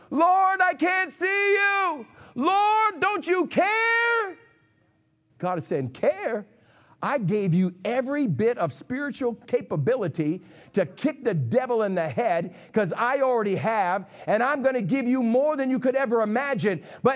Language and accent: English; United States; I love Americans. I'm American.